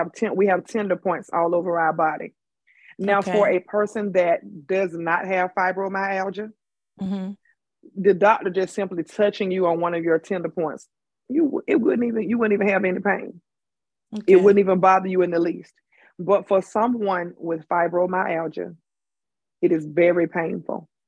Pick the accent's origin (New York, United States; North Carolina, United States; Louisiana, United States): North Carolina, United States; Tarboro; yes, I am from Woot Woot T-Town, Tarboro, North Carolina.